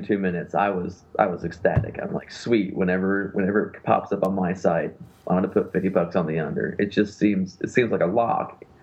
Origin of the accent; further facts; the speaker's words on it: Indiana, United States; I'm from Southern Indiana